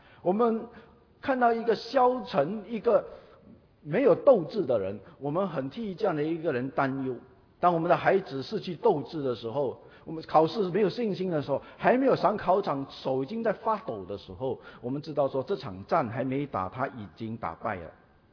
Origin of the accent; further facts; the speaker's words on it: China; 我们中国人古人都有说要立志